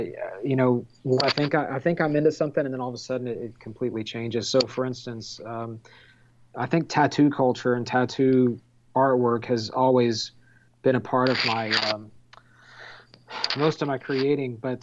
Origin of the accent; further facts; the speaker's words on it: Carrollton, United States; That's a big outdoor event in the middle of my hometown here in Carrollton.